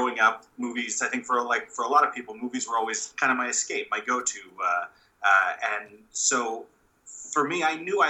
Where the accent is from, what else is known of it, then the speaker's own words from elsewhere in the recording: Los Angeles, California, United States; some friends and I put together the little bit of money we had and the few connections we had growing up in Los Angeles